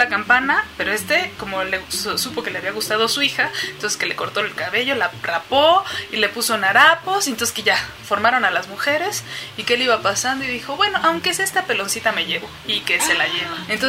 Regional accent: Mexico; todos estos saberes tradicionales que nos sustentan como mexicanos

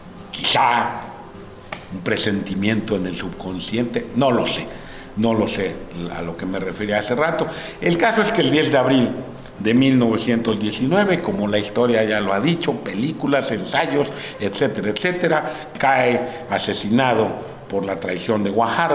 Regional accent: Cuautla, Morelos, Mexico; Tengo para mí es alto honor ser cronista municipal de mi ciudad natal. Y comencé a descubrir en mi Cuautla tantas cosas bellísimas

